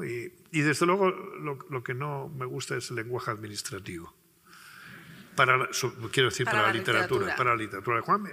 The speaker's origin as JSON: {"language": "Spanish", "town": "Alburquerque", "region": "Extremadura", "country": "Spain", "tie": "born or raised there", "said": "es que yo era del campo, no era del pueblo. Yo soy de Alburquerque, de un pueblo de Extremadura. Pero no era del pueblo, era del campo. O sea, nosotros vivíamos en el campo."}